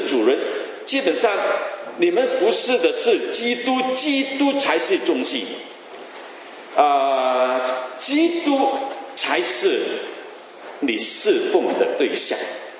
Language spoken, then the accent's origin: Chinese; Guangdong, China; Chinese is a second language; 我就我们广东人东家不打打西家啊。我的普通话都有这样的吧。